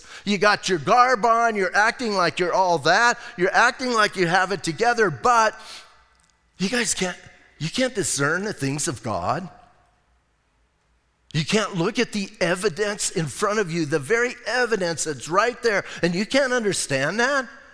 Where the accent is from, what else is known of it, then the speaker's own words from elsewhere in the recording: Arizona, United States; I've never sailed. I'm from Arizona. We don't do much of that.